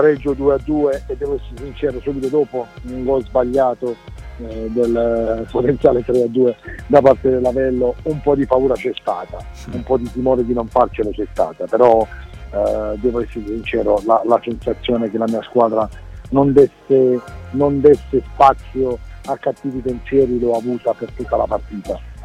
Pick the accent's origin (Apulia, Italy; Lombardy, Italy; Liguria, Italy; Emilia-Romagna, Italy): Apulia, Italy; Taranto; Io da Tarantino avevo 14 anni quando si è fatto l'ultimo derby con il Bari.